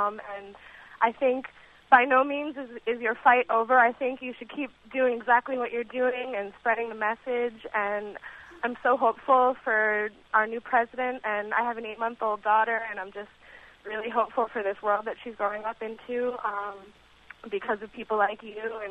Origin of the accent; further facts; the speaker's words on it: Yonkers, New York, United States; but I'm white, but I grew up in Yonkers, New York. I went to elementary school where I was a minority, and I know how it feels.